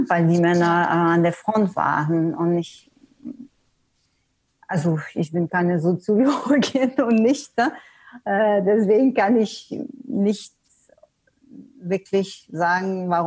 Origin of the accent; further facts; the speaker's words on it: Canada; German is a second language; also born or lived in Sweden; now in Germany; Ich komme aus Kanada, ich habe auch in Schweden gelebt.